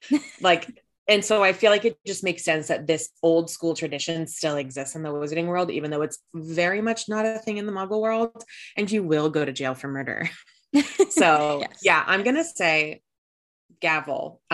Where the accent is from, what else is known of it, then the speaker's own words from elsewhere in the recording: the South, United States; As a Southerner, I am not surprised.